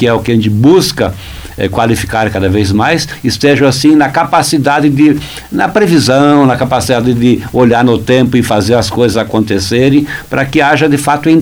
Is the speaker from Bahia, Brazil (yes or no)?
no; Rio Grande do Sul, Brazil; Minha terra natal, Rio Grande do Sul